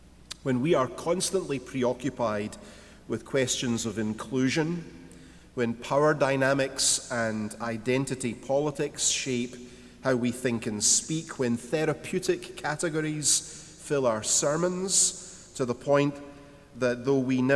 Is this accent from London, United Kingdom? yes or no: no; Scotland, United Kingdom; Like most of the youth of my generation in Scotland, I was raised in the Church of Scotland, in my case, in a liberal congregation.